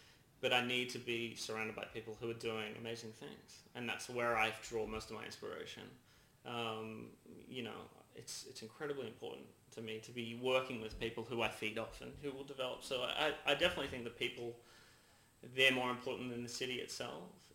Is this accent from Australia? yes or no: yes; Sydney, New South Wales, Australia; But, I mean, growing up in Manly was definitely a great place to grow up.